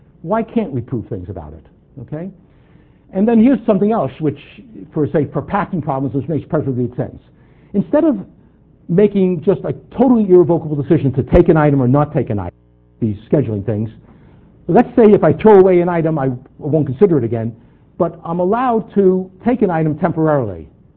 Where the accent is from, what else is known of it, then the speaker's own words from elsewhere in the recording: New York, United States; accent: New York; now in Toronto, Canada; And by now, even though I was introduced as a Torontonian, my New York accent will start to come out, I can't help it at this speed.